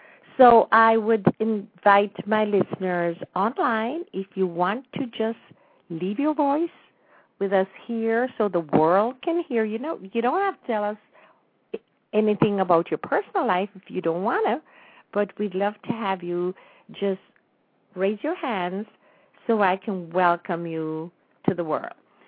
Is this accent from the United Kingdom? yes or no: no; Jamaica; during my growing up in Jamaica, I never even went as far as Montego Bay.